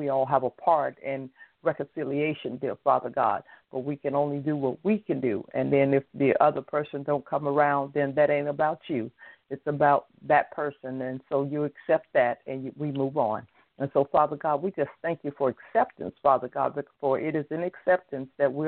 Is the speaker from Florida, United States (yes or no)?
yes; Florida, United States; You know, I'm from South Florida, Dr. Fletcher. I move up here to Central Florida.